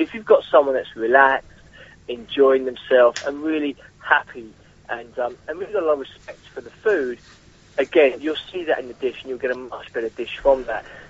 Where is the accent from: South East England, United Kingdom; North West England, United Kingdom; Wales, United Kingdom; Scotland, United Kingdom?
South East England, United Kingdom; Born and bred in Kent. I schooled in Kent